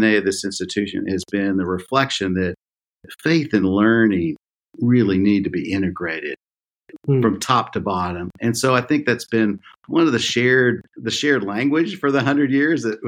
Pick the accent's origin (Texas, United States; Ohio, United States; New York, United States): Ohio, United States; I grew up in Central Ohio going to public school.